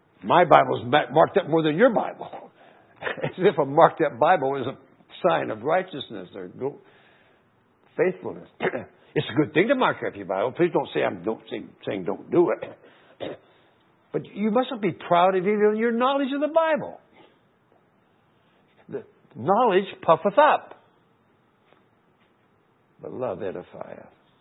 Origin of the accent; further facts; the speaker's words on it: Texas, United States; born there; I was born in Texas. No, it wasn't my fault. but that's where my mother was, and I wanted to be near her. Now, what is it that Texans are famous for? Pride.